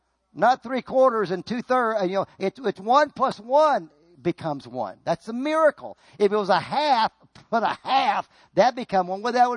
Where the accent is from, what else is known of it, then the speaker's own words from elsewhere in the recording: Tennessee, United States; Yeah, I said, we grew up in Tennessee and we were your average Tennesseans.